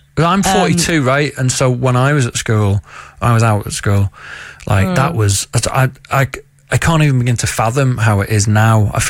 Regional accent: Liverpool, North West England, United Kingdom; I'm from Liverpool, left Liverpool, moved back to Liverpool later on.

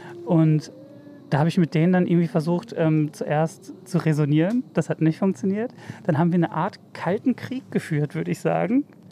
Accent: North Rhine-Westphalia, Germany; now in Berlin, Germany; Ich bin ja aus Westfalen, also Bielefeld, Lemgo, Extertal, da die Gegend für die Leute, die es kennen. Und ich bin eher tatsächlich so zum Arbeiten hierhin.

